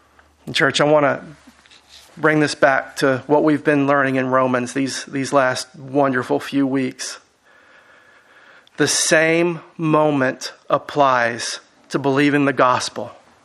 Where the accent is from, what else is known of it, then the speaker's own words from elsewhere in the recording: Houston, Texas, United States; I grew up in Houston. And even in the 70s, there was no such thing as seeing thousands of stars at night.